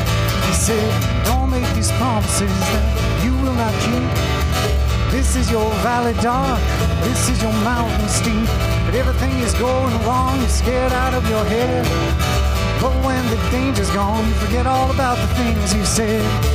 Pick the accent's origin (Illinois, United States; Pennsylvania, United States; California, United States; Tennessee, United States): Pennsylvania, United States; Pittsburgh; born or raised there; also born or lived in Indianapolis, United States